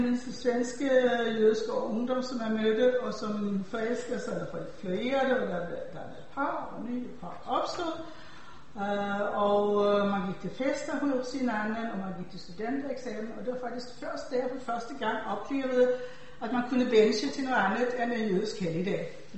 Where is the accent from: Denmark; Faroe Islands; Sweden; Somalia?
Sweden; på trods af at jeg er opvokset i Sverige